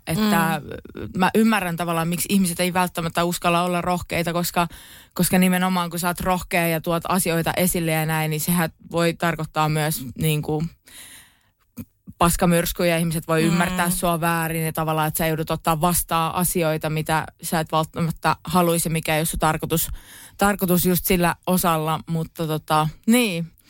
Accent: Pori, Satakunta, Finland; hei, mä oon muuten Porista.

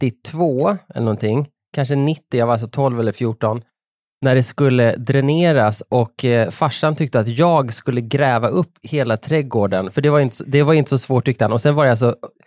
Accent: Nora, Örebro County, Sweden; Jag är då uppvuxen i Nora. Det är en kommun med 10 000 invånare. Och när jag bodde där tror jag att det var 4 000 i det man kallar för stan.

